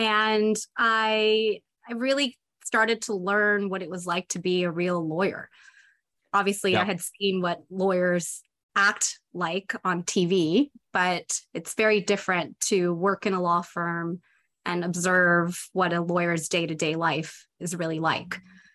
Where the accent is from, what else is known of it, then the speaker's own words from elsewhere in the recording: Buena Park, California, United States; I grew up in Buena Park, California, so North Orange County.